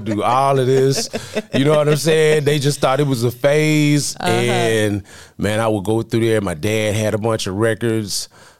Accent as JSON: {"language": "English", "town": "Houston", "region": "Texas", "country": "United States", "tie": "born or raised there", "said": "Houston is just a different type of vibe. You know what I'm saying? You grow up with so much culture, so many different races, so much interaction."}